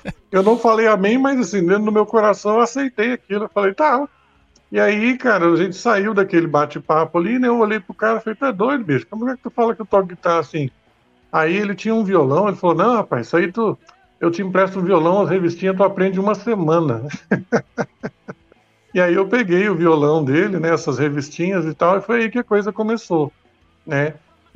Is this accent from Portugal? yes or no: no; Rio Grande do Sul, Brazil; eu ouvia muita música caipira, muita música regional, porque eu sou gaúcho, né? Então eu ouvia muita música do sul do país, né?